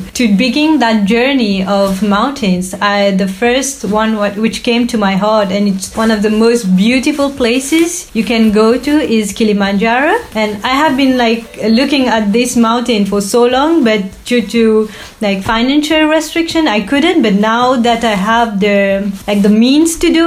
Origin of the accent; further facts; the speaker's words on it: Mauritius; as you know, I'm from Mauritius